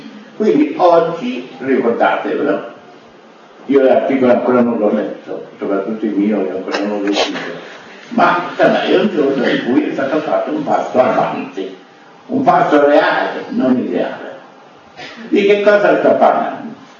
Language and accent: Italian; Florence, Tuscany, Italy; now in Milan, Italy; io fiorentino, quando ero a Firenze